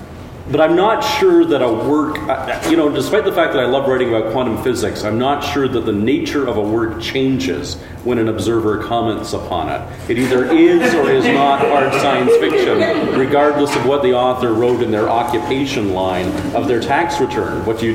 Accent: Canada; I'm a Canadian, I'm semi-socialist and all that kind of stuff

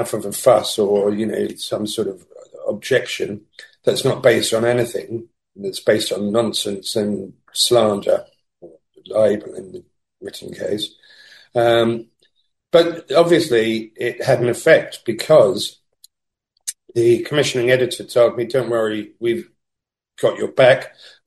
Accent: London, United Kingdom; moved away as an adult; now in Valencia, Spain; I'm a freelance journalist. I'm from London. I grew up in London and lived for many years in London. And 6 years ago, I relocated to Valencia in Spain.

